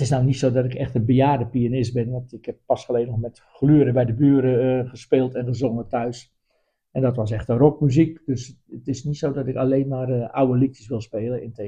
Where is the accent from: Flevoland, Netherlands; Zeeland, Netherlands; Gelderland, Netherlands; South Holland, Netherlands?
South Holland, Netherlands; Katwijk; Ik ben opgegroeid in Katwijk en daar is voetbal natuurlijk erg belangrijk, met de ploegen Katwijk en Quick Boys.